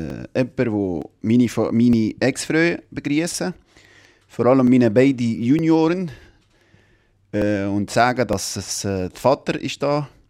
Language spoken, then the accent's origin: German; Tunisia; German is a second language; now in Switzerland; Aufgewachsen bin ich in Tunesien, jetzt fühle ich mich hier daheim.